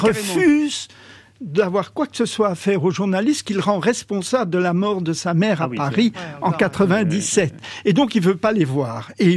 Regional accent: Belgium; moi je suis belge d'origine

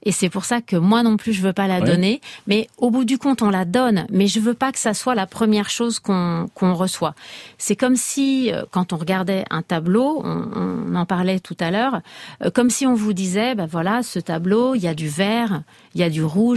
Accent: Paris, Île-de-France, France; en Corse et aussi en Normandie et aussi à Paris. J'ai pas grandi en Corse, j'ai grandi à Paris avec beaucoup de séjours en Corse.

